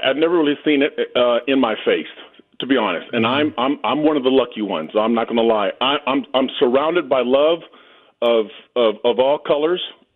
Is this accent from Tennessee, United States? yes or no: no; Portland, Oregon, United States; But I was raised in Portland, Oregon, and I didn't have a lot of things going on.